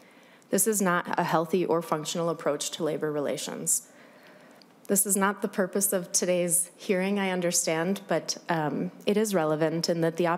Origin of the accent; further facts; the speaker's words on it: Duluth, Minnesota, United States; In a two-hour radius from my hometown in Duluth